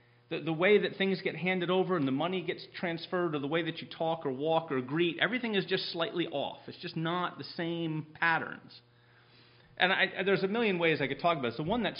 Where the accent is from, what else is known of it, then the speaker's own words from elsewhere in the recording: United States; Well, I'm an American. Americans tend to be rather efficient.